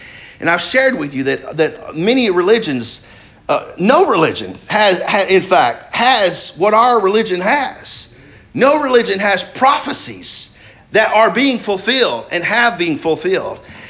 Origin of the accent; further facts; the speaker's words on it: United States; But you got three chances because I'm an American.